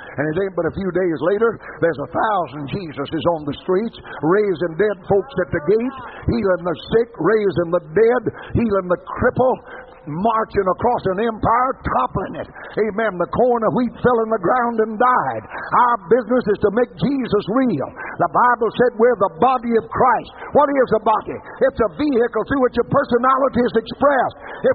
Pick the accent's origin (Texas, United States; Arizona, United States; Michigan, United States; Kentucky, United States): Texas, United States; Beaumont; I come from Beaumont, Texas, 118,000 people, probably 150 churches, so-called.